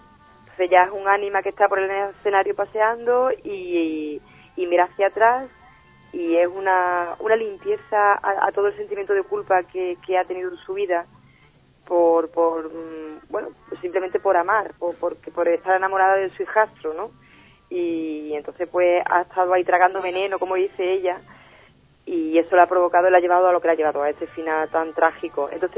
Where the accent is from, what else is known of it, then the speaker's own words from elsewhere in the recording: Huelva, Andalusia, Spain; now in Jaén, Spain; yo tengo que decir que soy de Huelva. Ah. Lo que pasa es que llevo ya 10 años en Jaén, y la verdad es que ya, bueno, pues soy medio jaenera, medio onubense.